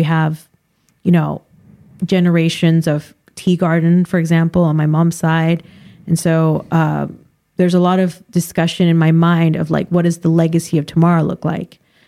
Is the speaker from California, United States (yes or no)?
yes; California, United States; being Californian, and even though I'm Asian, I'm still very Californian in some ways.